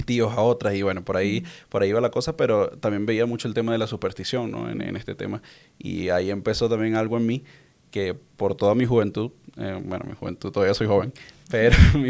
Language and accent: Spanish; Caracas, Capital District, Venezuela; yo ya por mi acento y por mi forma de hablar, pues quizás lo reconocen, soy de Venezuela, nací en Caracas, Venezuela, en la capital, pero luego, pues con mi familia, bueno, realmente mi familia por parte materna es de La Guaira, de una ciudad costera, un estado, ciudad costero.